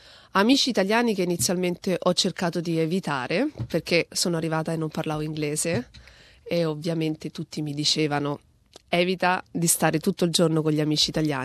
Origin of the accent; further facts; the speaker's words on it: Rome, Lazio, Italy; moved away as an adult; now in Australia; Ok, allora siamo venuti in Australia circa 7 anni fa. Ho lasciato Roma che era Ferragosto 2008. Mi ero appena sposata con mio marito.